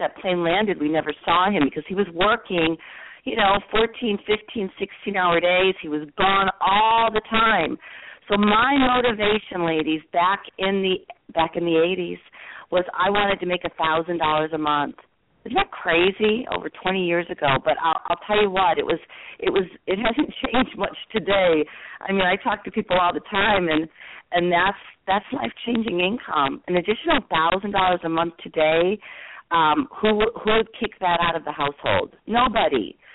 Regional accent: Chicago, Illinois, United States; now in Denver, United States; I'm originally from Chicago.

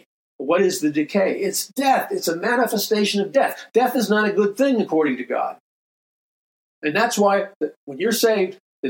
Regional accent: New York City, New York, United States; Growing up in New York City, I never smelled a dead rat.

